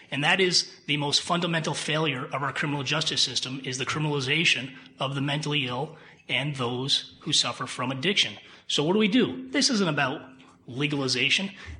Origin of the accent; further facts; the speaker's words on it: Burlington, Vermont, United States; Personally, I grew up in Burlington. This was my community.